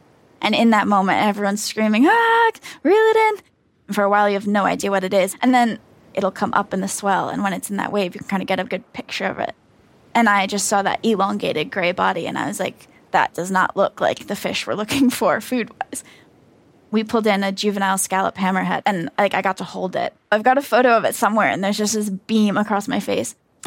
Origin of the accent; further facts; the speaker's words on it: United States; So I'm American.